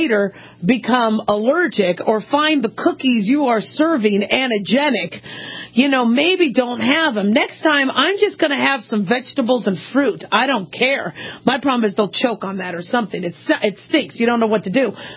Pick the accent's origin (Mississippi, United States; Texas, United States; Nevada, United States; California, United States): Nevada, United States; I also got to give a big shout out to us Nevadans. I'm from Nevada.